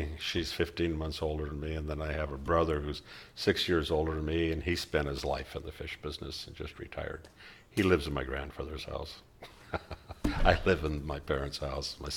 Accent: Juneau, Alaska, United States; I was born in Juneau, May 28, 1952, and raised there. My father worked at Juneau Coal Storage, so I grew up in the fish business

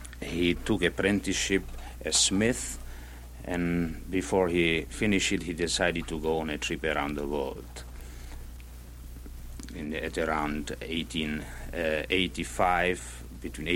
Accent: Czechia; English is a second language; now in United States; Since I'm from Czechoslovakia, I was quite excited

